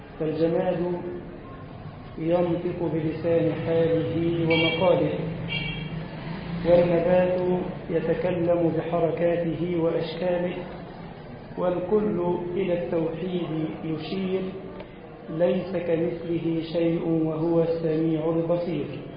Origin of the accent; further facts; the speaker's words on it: Egypt; اللهم اجعل بلدنا مصر أمنا وأمانا واطمئنانا